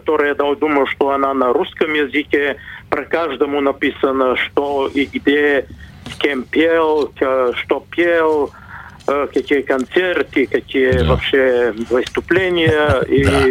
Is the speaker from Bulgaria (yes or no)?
yes; Pleven, Pleven Province, Bulgaria; Russian is a second language; в Болгарии тоже уже 4-5-6 лет делаем концерты у там примерно в моему родному городу, Плевне